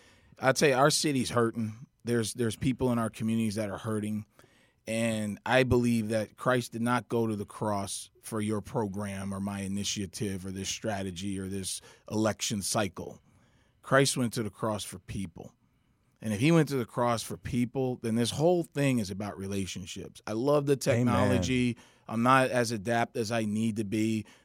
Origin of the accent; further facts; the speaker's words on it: New Jersey, United States; now in Chicago, United States; So my background, I grew up in North Jersey, so I'm a Jersey boy